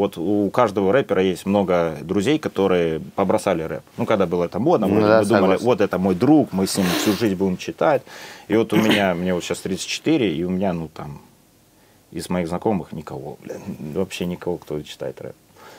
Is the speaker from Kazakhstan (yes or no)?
no; Bryanka, Luhansk Oblast, Ukraine; Я родился, ну, не в Донецке, а в Луганске. В Луганской области, город Брянка, поселок Замковка.